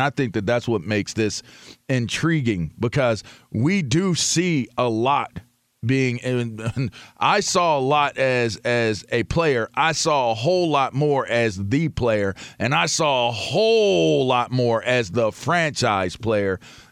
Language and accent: English; Pittsburgh, Pennsylvania, United States; It's funny because I don't sound like I'm from Pittsburgh unless I'm in Pittsburgh.